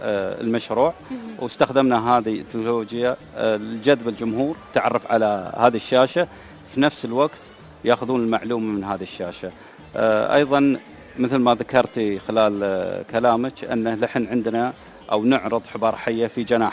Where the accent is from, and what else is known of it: United Arab Emirates